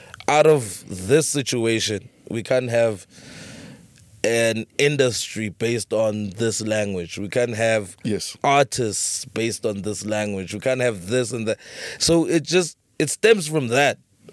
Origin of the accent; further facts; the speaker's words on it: Barberton, Mpumalanga, South Africa; I'm from Barberton, very small town.